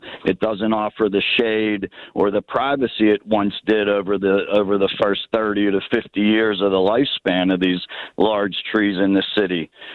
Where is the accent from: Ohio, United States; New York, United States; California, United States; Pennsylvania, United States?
Pennsylvania, United States; Pittsburgh; And, you know, I grew up in Greenfield, so I'm, you know, familiar with those Greenfield, Squirrel Hill, Hazelwood.